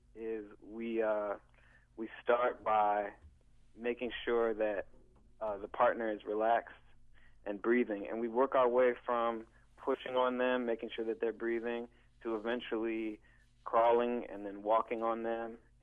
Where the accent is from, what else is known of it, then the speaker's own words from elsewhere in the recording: Chicago, Illinois, United States; now in Baltimore, United States; I'm from Chicago. I recently moved to Baltimore, and this is kind of my individual effort